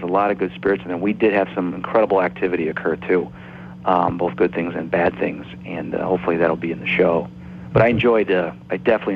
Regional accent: Chicago, Illinois, United States; we get to film in my hometown here in Chicago

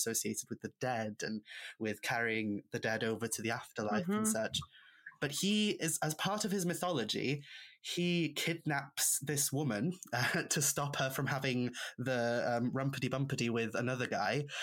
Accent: Wales, United Kingdom; first language Welsh; English is a second language; because to me growing up there I'm just Welsh. That's how I've always identified. My first language is Welsh. I didn't speak much English until I think I went to university in Manchester.

